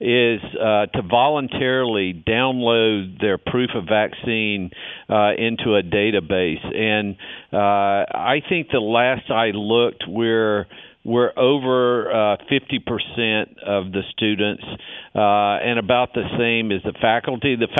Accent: Mississippi, United States; now in Arizona, United States; But my home state of Mississippi has got the highest rate of infection, because so many people there are not vaccinated.

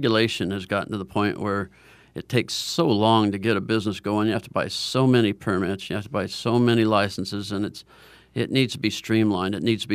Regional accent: Prescott, Arizona, United States; also born or lived in Phoenix; I'm a rancher. I'm not a politician. I was born in Phoenix and grew up in Prescott on a ranch. I still have the ranch.

